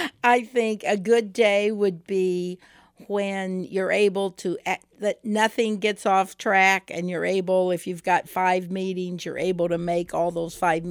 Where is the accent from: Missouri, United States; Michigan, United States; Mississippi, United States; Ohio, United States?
Missouri, United States; Parkville; Well, first of all, I grew up in Parkville, Missouri. And so it was a pretty white world.